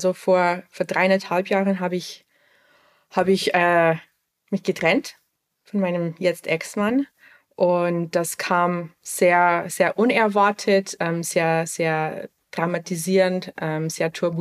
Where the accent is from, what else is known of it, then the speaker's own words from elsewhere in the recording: Montreal, Quebec, Canada; Also ich war zwischen München und Montreal sehr viel. Also das weißt du, ich bin ja ursprünglich aus Montreal und fliege ja immer sehr viel hin und her, immer noch.